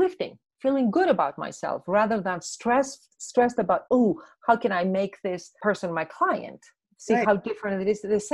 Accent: Thessaloniki, Central Macedonia, Greece; English is a second language; When I was a child, I was playing in the ancient agora of my hometown of Thessaloniki.

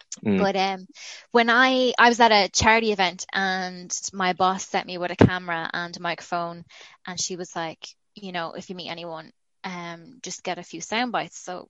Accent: Galway, Connacht, Ireland; moved away as an adult; now in New York, United States; as much as I appreciate Galway, my hometown in Ireland, it is very much the graveyard of ambition.

